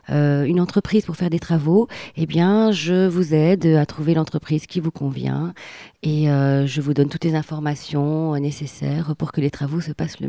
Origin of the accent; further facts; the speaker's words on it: Brussels, Brussels-Capital Region, Belgium; je suis de Bruxelles.